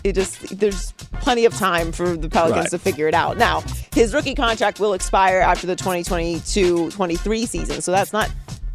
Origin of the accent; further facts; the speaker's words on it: Pittsburgh, Pennsylvania, United States; I'm from Pittsburgh. Okay, so people, I am probably now a coastal elitist